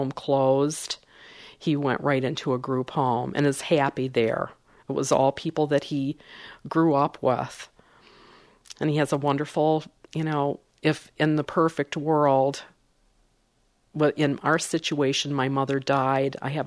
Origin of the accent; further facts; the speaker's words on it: Dearborn, Michigan, United States; When I was growing up in Dearborn, Blazo's, and I think I mentioned Blazo's, it was a drive-in restaurant.